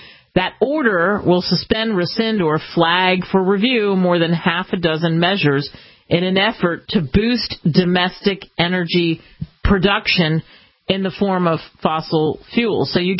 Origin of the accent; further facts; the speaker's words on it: Philadelphia, Pennsylvania, United States; I grew up in Philadelphia. I paid a lot of attention to history.